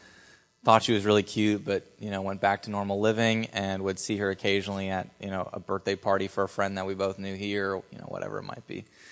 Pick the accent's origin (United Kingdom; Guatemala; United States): United States; Simsbury, Connecticut; Yeah, so I grew up in the Northeast, so I'm a Northeasterner from Connecticut, right outside of Hartford.